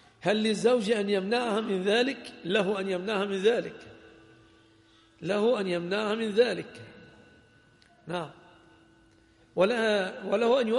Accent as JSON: {"language": "Arabic", "country": "Egypt", "said": "فالوضع عندنا في مصر صداق المرأة يتمثل في ثلاثة أشياء الغالب"}